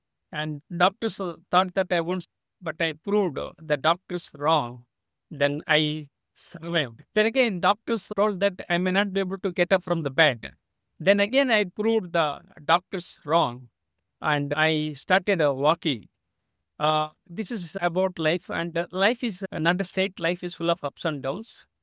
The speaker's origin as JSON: {"language": "English", "country": "India", "tie": "born there", "second_language": "English", "said": "I was born on October 31st, 1963, in a tiny village in India. And I was born into a toxic family and grew up in a toxic environment."}